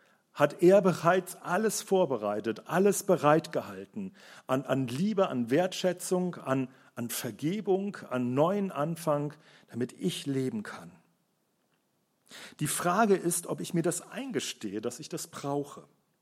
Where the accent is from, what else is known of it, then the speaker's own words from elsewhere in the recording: Rhineland, Germany; Morgen ist Rosenmontag, da wird gefeiert im Rheinland, wo ich herkomme.